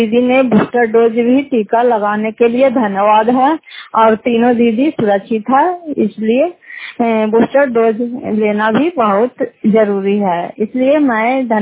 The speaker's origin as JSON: {"language": "Hindi", "town": "Fatehpur", "region": "Bihar", "country": "India", "said": "घर फतेहपुर, पंचायत मकरौता, जिला नालंदा, क्रासकरा ब्लॉक के निवासी हूँ।"}